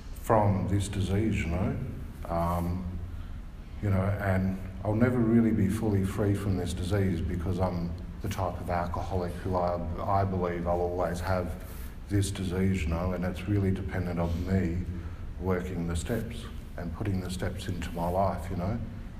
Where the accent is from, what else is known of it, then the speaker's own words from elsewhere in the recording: Malaysia; now in Liverpool, United Kingdom; I'm from Malaysia